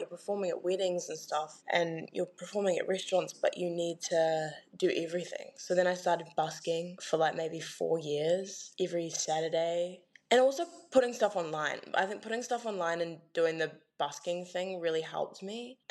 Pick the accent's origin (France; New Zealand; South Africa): New Zealand; Clarks Beach, Auckland; I grew up in Clarks Beach, so like South Auckland, like really south.